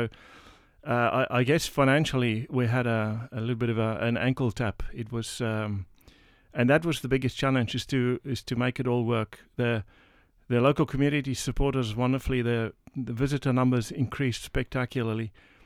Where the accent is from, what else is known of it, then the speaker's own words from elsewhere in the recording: South Africa; moved away as an adult; also born or lived in Melbourne; now in Australia; We moved here from South Africa in 2008 and mostly in Melbourne, worked as an engineer, and always wanted to get back to the country.